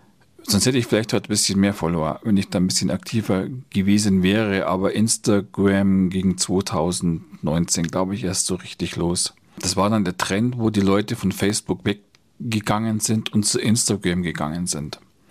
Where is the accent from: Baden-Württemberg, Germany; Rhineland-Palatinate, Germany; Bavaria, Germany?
Bavaria, Germany; Bayrischzell; hat sich der Blick auf meine Heimat komplett verändert